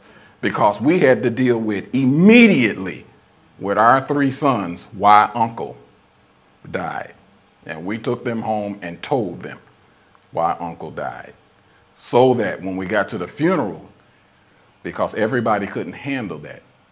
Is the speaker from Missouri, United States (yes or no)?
yes; St. Louis, Missouri, United States; I remember growing up in St. Louis, Missouri, and sometimes there were people whose lives were out front at church.